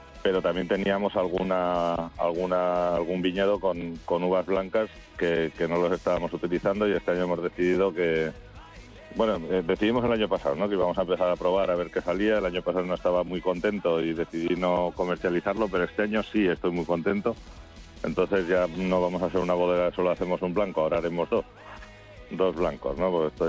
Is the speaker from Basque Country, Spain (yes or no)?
yes; Laguardia, Basque Country, Spain; yo nací aquí, ¿no? Nací en La Guardia y es donde me siento cómodo y creo que lo que conozco y conozco bien, pero me moví por otras zonas y al final decidí que no me quería mover, ya no de La Rioja, sino de mi pueblo